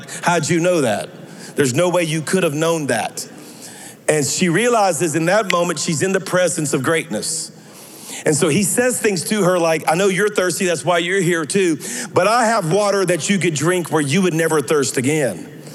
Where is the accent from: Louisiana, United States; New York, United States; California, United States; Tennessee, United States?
Louisiana, United States; I'm a Cajun from South Louisiana.